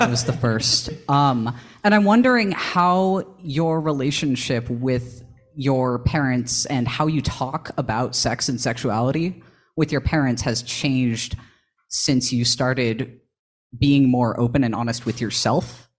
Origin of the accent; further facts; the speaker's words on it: California, United States; I grew up in the Bay Area.